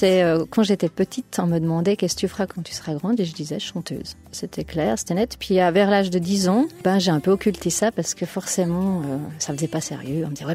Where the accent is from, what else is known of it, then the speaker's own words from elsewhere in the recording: La Chaux-de-Fonds, Neuchâtel, Switzerland; also born or lived in Le Locle / Monthey / Montreux / Vevey; je suis une grande voyageuse de Suisse romande. Oui, j'ai grandi à La Chaux-de-Fonds, aussi au Locle. J'ai fini ma fin de scolarité à Monthey. J'ai fait un apprentissage à Montreux, Vevey. J'ai habité à Châtel-Saint-Denis, à Talence